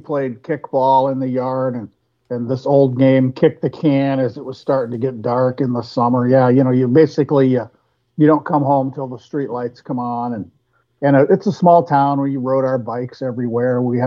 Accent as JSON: {"language": "English", "town": "Graettinger", "region": "Iowa", "country": "United States", "tie": "born or raised there", "said": "A little town in northwest Iowa, Grettinger, Iowa."}